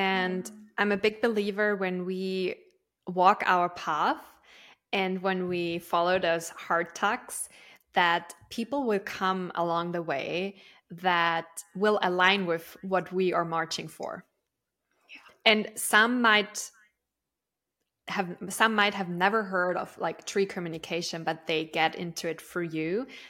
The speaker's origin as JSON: {"language": "English", "country": "Austria", "said": "So I'm originally from Austria, and in the German-speaking countries, tree communication is quite, I would say, a bigger thing"}